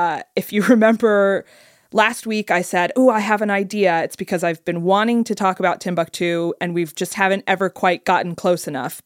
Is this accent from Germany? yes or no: no; United Kingdom; I'm British.